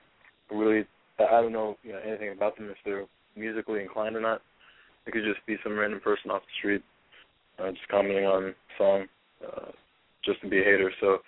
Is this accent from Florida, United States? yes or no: yes; Miami, Florida, United States; I'm from Miami, but live in Tampa, but I actually just moved, back to Miami.